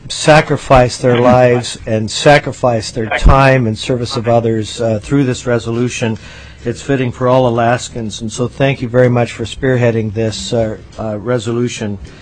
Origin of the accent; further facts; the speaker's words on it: Seattle, Washington, United States; I grew up in Seattle area, where you're calling from now.